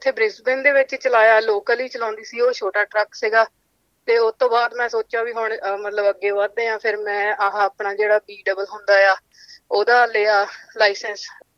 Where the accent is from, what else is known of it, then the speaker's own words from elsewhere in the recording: Phagwara, Punjab, India; moved away as an adult; now in Australia; ਮੈਂ ਪੰਜਾਬ ਤੋਂ ਗ੍ਰਹਿਆਂ ਤੋਂ ਆ, ਫਗਵਾੜੇ ਦੇ ਨਾਲ ਆ, ਸ਼ਹਿਰ ਹੀ ਆ ਬਟ ਛੋਟਾ ਸ਼ਹਿਰ ਆ। ਤੇ ਮੇਰੀ ਫੈਮਿਲੀ ਚ ਮੰਮੀ ਆ, ਭਰਾ ਆ, ਤੇ ਆਸਟ੍ਰੇਲੀਆ ਆਈ ਸੀਗੀ 2013 ਵਿੱਚ। ਹਾਂਜੀ 7 ਸਾਲ ਹੋ ਗਏ।